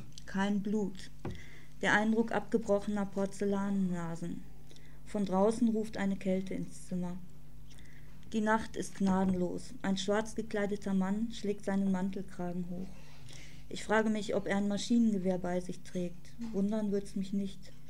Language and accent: German; North Rhine-Westphalia, Germany; Ich komme aus dem Ruhrgebiet, bin immer gerne in Berlin